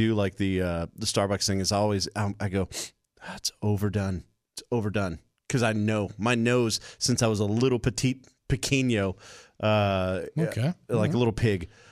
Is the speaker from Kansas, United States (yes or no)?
no; Houma, Louisiana, United States; like when I was a little kid growing up in Houma, Louisiana, you could smell all the roasters for all the major brands like Maxwell House and Folgers